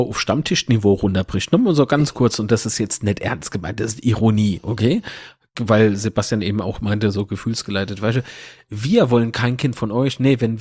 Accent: Kaiserslautern, Rhineland-Palatinate, Germany; Es war doch bei uns in Lautern immer schon so, du kannst das Spiel verlieren, Hauptsache du hast gekämpft.

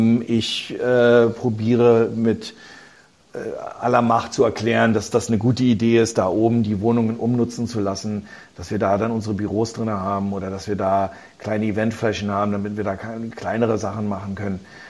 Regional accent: Berlin, Germany; Ich bin geboren in Berlin. Ich weiß, ich sitze zurzeit in New York, aber ich verbringe den Großteil meines Lebens in Berlin. Ich bin jetzt bei meinen Kindern in New York. Aber als Berliner bin ich wahnsinnig stolz auf, wer wir sind.

